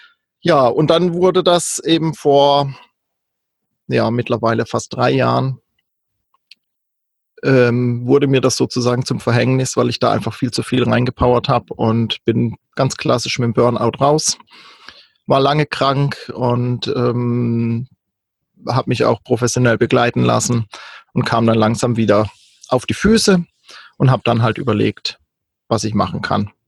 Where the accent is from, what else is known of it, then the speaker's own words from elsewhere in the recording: Baden-Württemberg, Germany; now in Europe; ich bin ursprünglich in Süddeutschland aufgewachsen, am schönen Kaiserstuhl und war da bis Ende 20 auch gut beheimatet